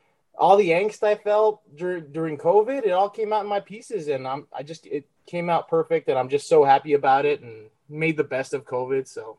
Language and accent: English; El Paso, Texas, United States; also born or lived in Northridge, California; I wasn't born in El Paso. I was born in Northridge, California. And that's like, oh, it breaks my heart because I wish I was born in El Paso. And, oh, I'm an El Pasoan at heart.